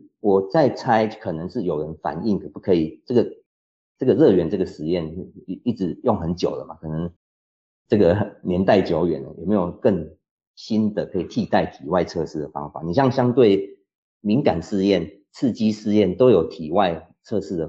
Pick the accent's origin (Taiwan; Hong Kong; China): Taiwan; 其实那个逻辑是我们台湾人，比如说台湾人就是受到什么检验